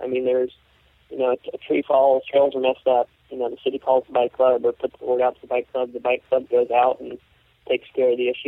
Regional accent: California, United States; also born or lived in Santa Cruz; Originally, I came from California, where access is also a large issue. Originally in Southern California, where access is less of an issue. And then Northern California, Santa Cruz area

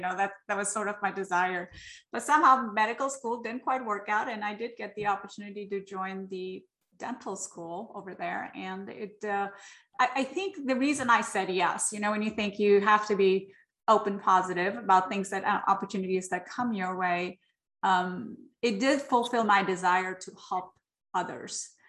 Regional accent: India; I was born and raised in India

